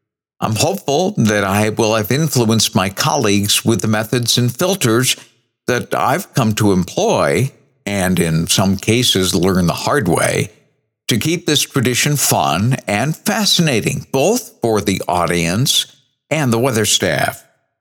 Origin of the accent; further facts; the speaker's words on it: New Bedford, Massachusetts, United States; Even as a young boy growing up in New England in the 1960s and 1970s, my brother Denny and I rushed to the local New Bedford bookstore, Salt Marshes, on Purchase Street to buy the newly released edition of the Old Farmer's Almanac.